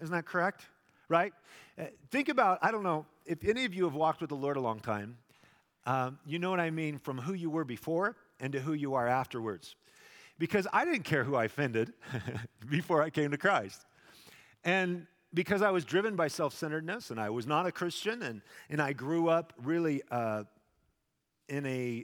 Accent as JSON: {"language": "English", "town": "Twin Falls", "region": "Idaho", "country": "United States", "tie": "born or raised there", "said": "And we're cruising in Twin Falls, my hometown."}